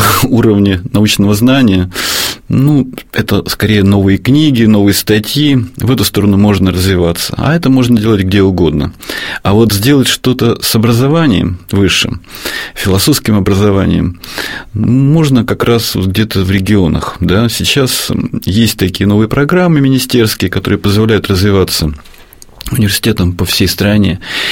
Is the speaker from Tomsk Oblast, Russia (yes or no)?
no; Smolensk Oblast, Russia; moved away as an adult; also born or lived in Moscow; Я сам изначально из Смоленской губернии, вот переехал в Москву, когда поступил на факультет, ну, прожил там больше 20 лет. 30, на самом деле